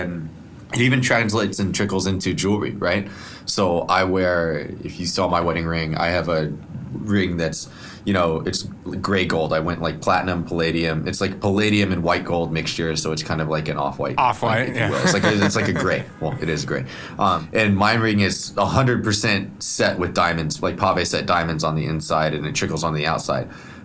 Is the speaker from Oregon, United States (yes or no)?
no; Texas, United States; now in New York City, United States; Like I'm from Texas originally, so my cowboy is a bit authentic